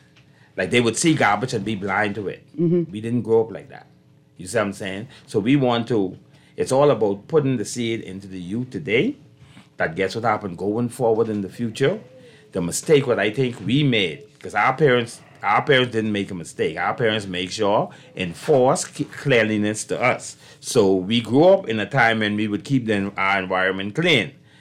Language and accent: English; Bahamas; He went into Grand Bahama, and I grew up in Trippingham. You know, there's three Trippingham guys right here.